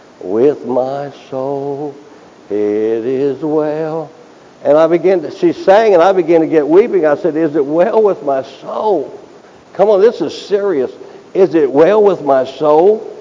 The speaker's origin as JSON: {"language": "English", "region": "Kentucky", "country": "United States", "said": "Now, I'm from Kentucky. I know this."}